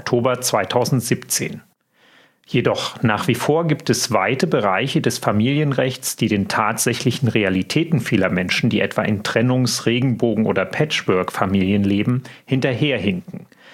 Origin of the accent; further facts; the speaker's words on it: Leipzig, Saxony, Germany; ich komme aus Leipzig und sitze hier im Studio